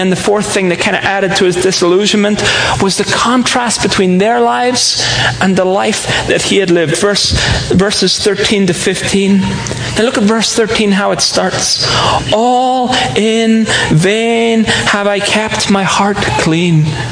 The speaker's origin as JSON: {"language": "English", "country": "Ireland", "tie": "born or raised there", "said": "but I grew up in Ireland, and I don't know why it was a thing"}